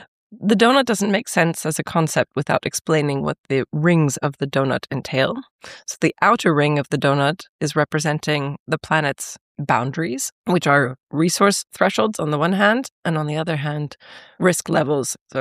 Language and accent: English; California, United States; also born or lived in Switzerland; I grew up in California, and there basically were Earth Day celebrations in kindergarten.